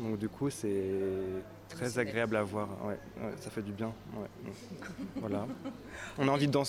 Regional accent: France; qu'on est français et un peu, des fois, un peu, peut-être un peu plus coincé

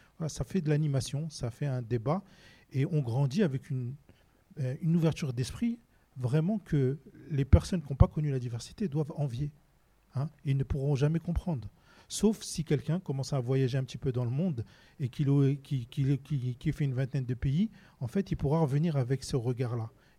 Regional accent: Orléans, Centre-Val de Loire, France; Moi, j'ai 48 ans, j'ai travaillé beaucoup en région parisienne. Et en fait, quand on me disait, ben, t'es d'où? Je disais, ben, d'Orléans.

